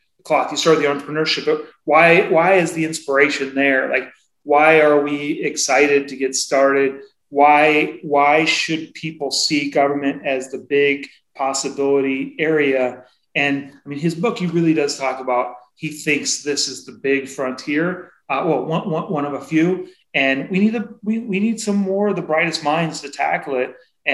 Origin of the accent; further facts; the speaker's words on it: Seattle, Washington, United States; I grew up in Seattle